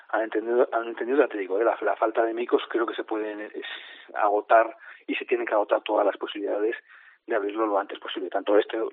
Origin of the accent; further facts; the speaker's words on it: Aragon, Spain; como buen aragonés, porque soy muy terco